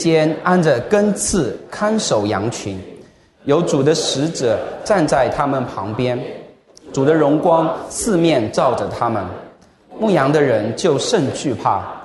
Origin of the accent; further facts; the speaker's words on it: Zhejiang, China; 我也是浙江来的